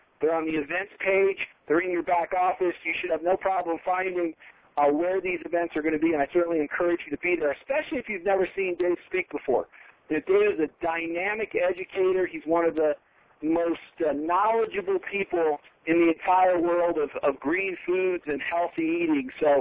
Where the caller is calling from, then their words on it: Colorado, United States; I'm calling in from Colorado tonight.